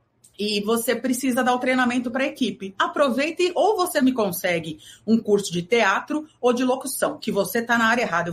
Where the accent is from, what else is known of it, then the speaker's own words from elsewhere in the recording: São Paulo, Brazil; born there; Eu sou Sotero Paulistoca. Eu nasci em São Paulo, sou filha de baianos e sou apaixonada pelo Rio de Janeiro. Então, tem Bahia, tem São Paulo, tem Rio de Janeiro na minha mistura.